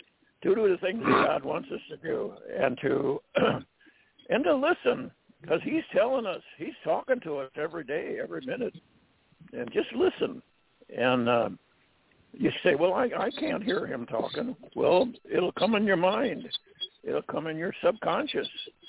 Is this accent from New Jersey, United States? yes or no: yes; New Jersey, United States; now in Pennsylvania, United States; Right now, I'm in Pennsylvania, but I'm from New Jersey.